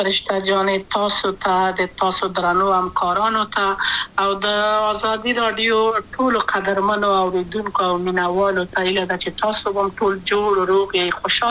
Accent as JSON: {"language": "Pashto", "region": "Kabul", "country": "Afghanistan", "tie": "born or raised there", "also_born_or_lived": "Wardak", "said": "زه خو اصلا د وردګو ولایت یم، د پلار مې د وردګو ولایت ته خلک کېدلې، د کابل په تخته پل سیمه کې یم او لویا شویم کابل کې هم"}